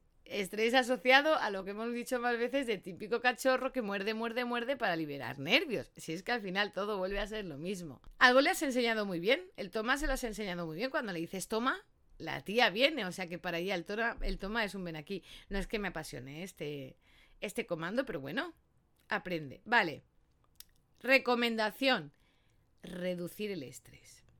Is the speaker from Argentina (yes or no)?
yes; Córdoba, Argentina; yo soy de Córdoba, Argentina y vivo en el campo.